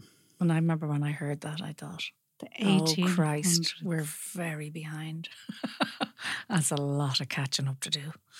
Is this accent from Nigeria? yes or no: no; Ireland; If I win anything, I'm going to say I'm very proud to be an Irish woman.